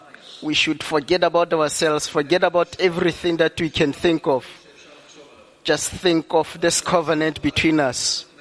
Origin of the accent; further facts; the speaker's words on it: South Africa; from South Africa.